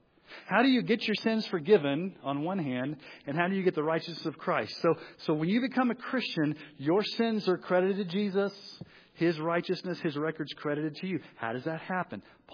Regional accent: United States; born there; God and country, I was born in America.

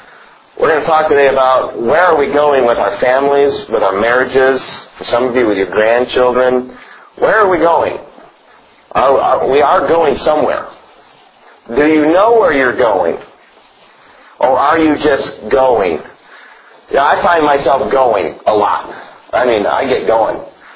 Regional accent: Illinois, United States; now in Greenville, United States; Now, I'm from Illinois. You know how they make Illinois roads? Everything's north and south.

